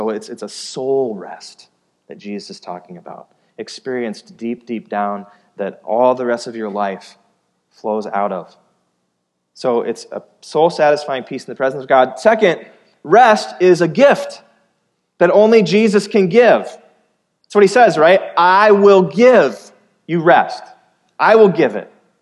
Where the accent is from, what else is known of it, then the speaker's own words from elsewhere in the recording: Iowa, United States; sometimes growing up in the Midwest, in Iowa, I'll use like a farming illustration